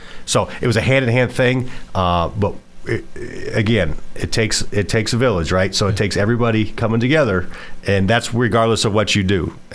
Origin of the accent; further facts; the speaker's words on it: Waterloo, Iowa, United States; We're both from Waterloo, Cedar Falls area.